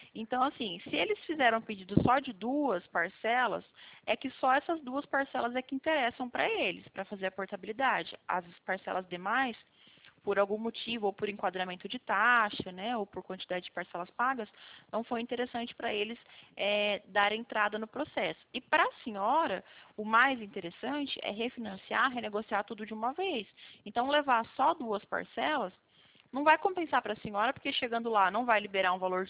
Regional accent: Presidente Prudente, São Paulo, Brazil; Eu sou de Presidente Prudente

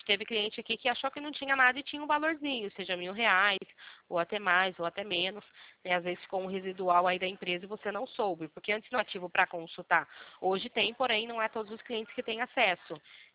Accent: Limeira, São Paulo, Brazil; Somos aqui de Limeira, interior de São Paulo.

